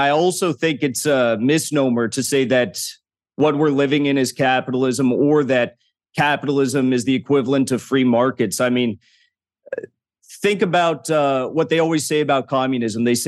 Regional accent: United States; I'm an American patriot, I'm a communist, and a strong anti-imperialist.

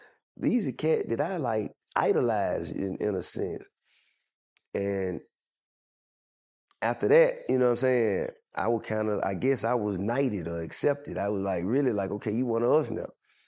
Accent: Atlanta, Georgia, United States; I'm from Atlanta. Like, nah, where you from? Like, right. For real. I'm like, shit, from Bankhead, Center Hill, Baker Road.

